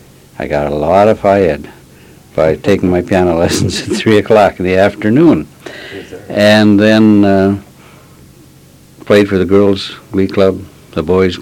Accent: Page, North Dakota, United States; Well, my home, I guess you can still say it's there, is at Page, North Dakota.

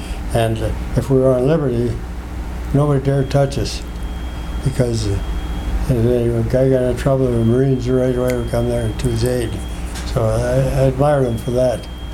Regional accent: Bismarck, North Dakota, United States; live in Bismarck, I've born and raised in Bismarck.

